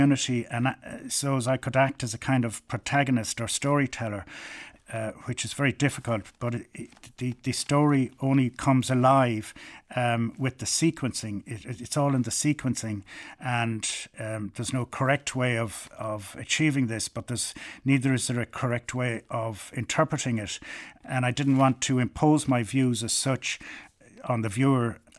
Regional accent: Galway, Connacht, Ireland; I grew up in Galway.

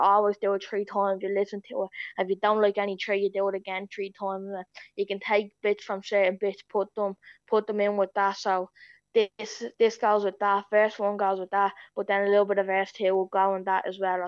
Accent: Sallynoggin, Leinster, Ireland; I love Sally Noggin. It's my hometown, you know what I mean? Everyone says that they love their hometown, but no one loves my hometown as much as I do.

